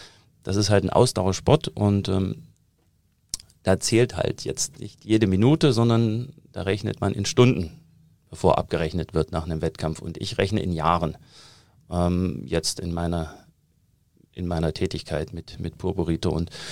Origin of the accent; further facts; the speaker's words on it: Thuringia, Germany; accent: Thuringian; Also ich komme ja aus Thüringen, hört man immer noch raus.